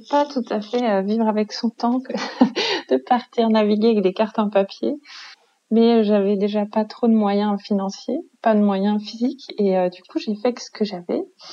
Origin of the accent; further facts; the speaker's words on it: France; parce que lui ne comprenait pas ce que je faisais, moi, en tant que petite Française, avec un bateau de pêche si loin du Bangladesh.